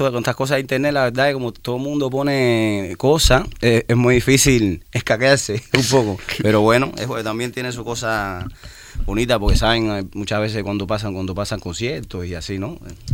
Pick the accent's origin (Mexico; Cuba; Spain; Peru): Cuba; No, ahí en Cuba, tú sabes, lo de los barcos, no cogemos muchos barcos ahí